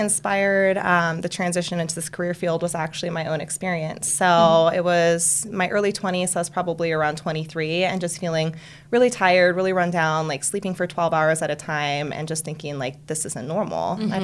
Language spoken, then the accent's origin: English; Hawaii, United States; now in Colorado, United States; I grew up on Kauai, so very, mm-hmm. very small island